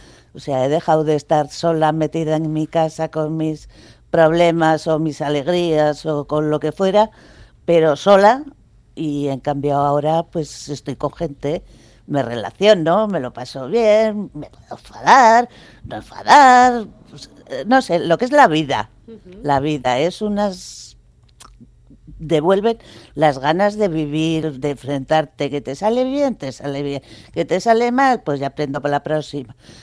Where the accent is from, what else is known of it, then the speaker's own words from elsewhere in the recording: Basque Country, Spain; now in Gipuzkoa, Spain; yo no soy de Guipúzcoa, yo soy vizcaína